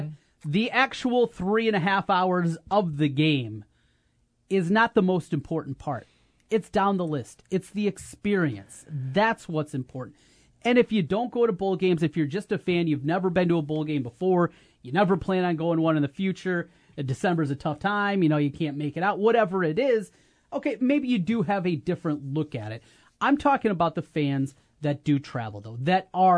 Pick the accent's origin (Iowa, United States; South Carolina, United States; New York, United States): Iowa, United States; We're from Iowa. We'll take our pasty whiteness out there